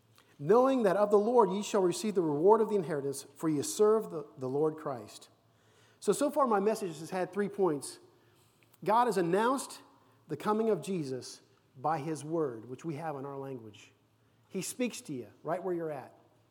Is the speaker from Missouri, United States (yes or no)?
yes; Kansas City, Missouri, United States; now in Romania; You know, in Romania, when I tell people I'm American, or they hear my accent, where are you from? I say, America. Oh, where at? I say, Kansas City.